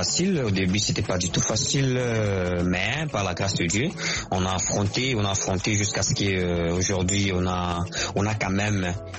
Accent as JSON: {"language": "French", "town": "Kalemie", "region": "Tanganyika", "country": "DR Congo", "tie": "born or raised there", "also_born_or_lived": "Shabunda / Goma", "lives_now": "Kinshasa, DR Congo", "said": "mais je viens de l'Est du Congo, précisément à Shabunda. Je suis né à Shabunda, grandi à Kalemi."}